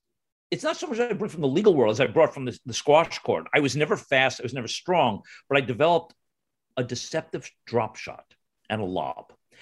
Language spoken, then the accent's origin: English; New York, United States; I grew up in the Wonder Years TV show. Oh. I mean, it was so, you know, it was suburbia, you know, on Long Island. It was lower middle class.